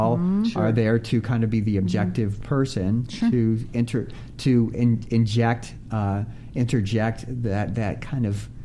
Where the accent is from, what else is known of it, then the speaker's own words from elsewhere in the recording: Midwest, United States; So I was raised in the Midwest, and I was from a very athletic family.